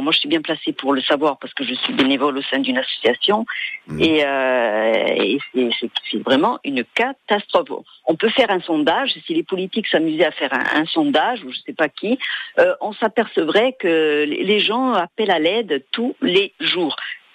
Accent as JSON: {"language": "French", "region": "Corsica", "country": "France", "said": "Chez nous en Corse, il y en a partout."}